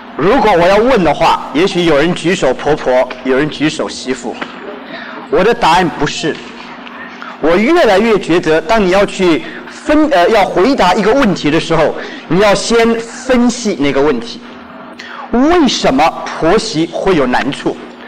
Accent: China; 那么我们中国人，我觉得我们这一代

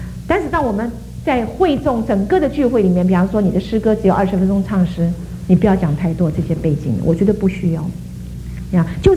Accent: China; 我也觉得在一个领诗我们中国人比较难呢

